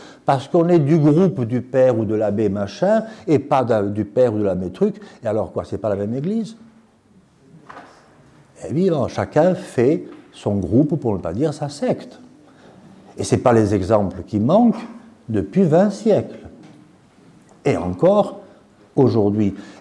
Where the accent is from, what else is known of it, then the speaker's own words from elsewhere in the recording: Southern France, France; now in Switzerland; depuis 25 ans que je vis dans la Confédération helvétique, je suis un bon Français du sud de la France, rassurez-vous, j'ai ma bonne citoyenneté